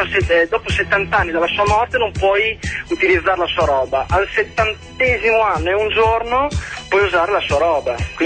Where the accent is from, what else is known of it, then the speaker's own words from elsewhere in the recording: Emilia-Romagna, Italy; now in Bologna, Italy; Ma io sono romagnolo, però sto qua perché ho deciso di farlo studente a vita, quindi sto qua a Bologna